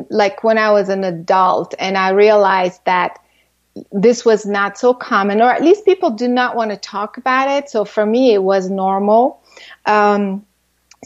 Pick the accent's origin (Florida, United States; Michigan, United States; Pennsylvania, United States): Florida, United States; also born or lived in France / Japan; When I was very young, I grew up in France, but really I spent most of my life, in the U.S. But I also traveled a lot. I lived a lot in Japan and just a little bit all over. But most of my life, of course, in the U.S., in Florida.